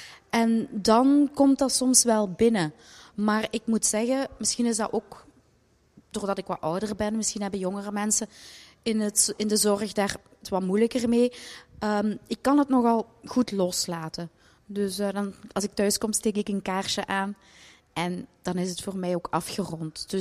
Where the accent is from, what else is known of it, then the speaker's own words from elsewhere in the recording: Genk, Flanders, Belgium; now in Baal, Belgium; ik ben oorspronkelijk, maar dat zult je ook wel horen, van Limburg afkomstig. Dus ik ben van Genk. Maar ik woon hier in Baal, dus ook kortbij.